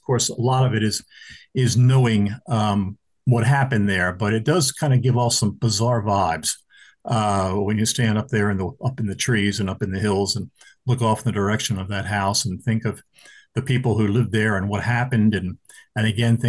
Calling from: Pennsylvania, United States; No, I'm in right? I'm in Pennsylvania.

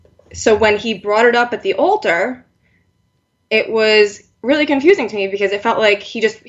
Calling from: Northport, New York, United States; So I'm on Long Island. I'm actually in Northport right now.

